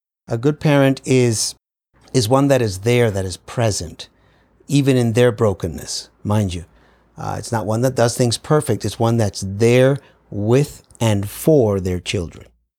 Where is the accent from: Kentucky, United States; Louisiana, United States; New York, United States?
New York, United States; born there; I was born in New York. My parents are Puerto Rican.